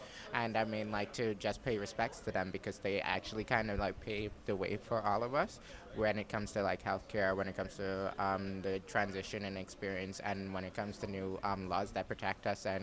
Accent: Bahamas; from the Bahamas.

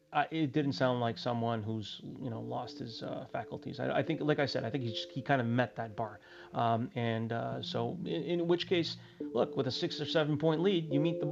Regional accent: Canada; now in United States; I'm Canadian. Canada's home. I don't have another citizenship, but I care about this country too, the United States. I've been living here for quite a few years.

